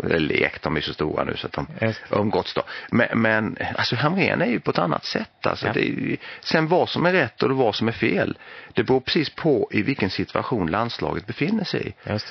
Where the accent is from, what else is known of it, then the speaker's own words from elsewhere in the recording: Austria; now in Sweden; Jag kom från Österrike till Sverige 52.